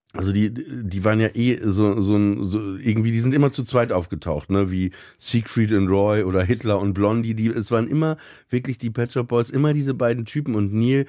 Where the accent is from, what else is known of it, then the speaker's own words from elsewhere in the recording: Papenburg, Lower Saxony, Germany; meine Kindheit im Emsland, in Papenburg, ne, das war ja schon alles relativ trist